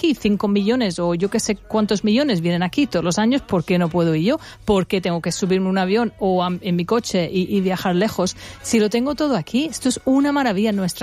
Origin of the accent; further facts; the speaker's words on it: England, United Kingdom; Spanish is a second language; now in Spain; pero yo como soy inglesa veo cómo han llegado cosas de América a Gran Bretaña y de Gran Bretaña luego los veo venir aquí